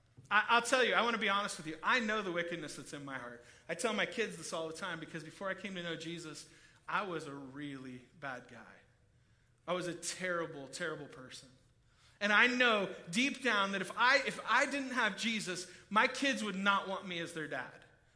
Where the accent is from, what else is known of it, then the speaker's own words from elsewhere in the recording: United States; And as an American in general, we kind of believe we're like the best, right?